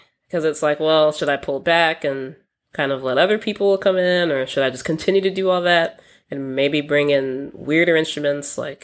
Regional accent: Virginia, United States; Yeah, Northern Virginia. You got to say Northern Virginia.

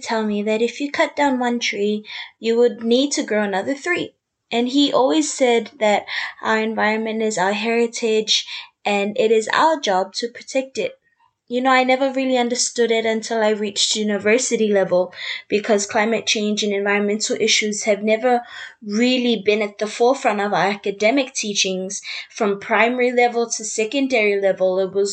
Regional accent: Samoa; I was born and raised in Samoa, a tropical paradise with beautiful beaches and lush greenery.

